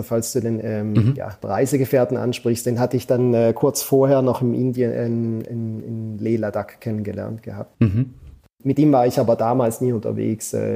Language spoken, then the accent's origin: German; Switzerland; Als Schweizer willst du immer schon ein wenig vorplanen, das kriegst du nicht weg.